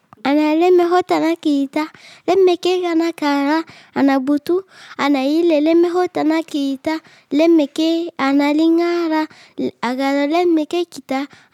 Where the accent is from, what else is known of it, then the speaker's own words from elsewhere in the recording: Mali; j'ai 7 ans, je viens du Mali.